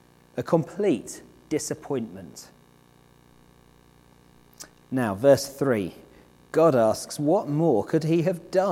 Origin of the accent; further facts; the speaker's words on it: United Kingdom; We are British mostly, after all.